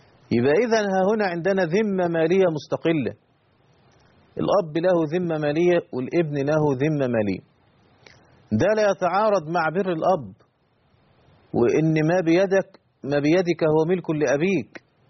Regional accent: Egypt; في مسألة يعني تحتاج أن تجتمع لها المجامع الفقهية عندنا في مصر

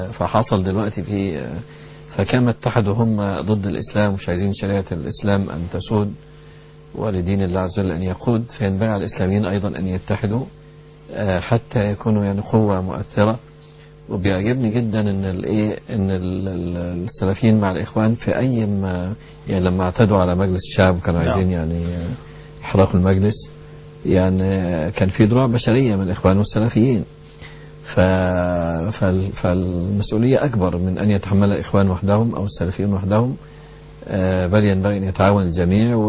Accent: Egypt; احنا كمصريين عاطفيين

